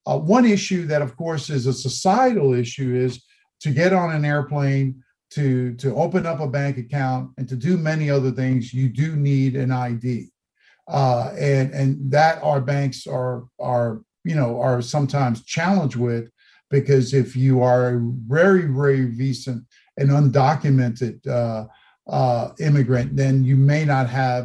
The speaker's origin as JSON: {"language": "English", "town": "Miami", "region": "Florida", "country": "United States", "tie": "born or raised there", "said": "In Miami, my hometown of Miami, you virtually go to any branch."}